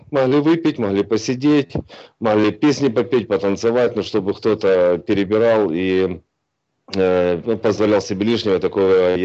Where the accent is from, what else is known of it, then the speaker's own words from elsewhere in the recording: Ukraine; born there; мне на сегодняшний день почти 45 лет. Родился я на Украине, родился еще тогда в Советском Союзе.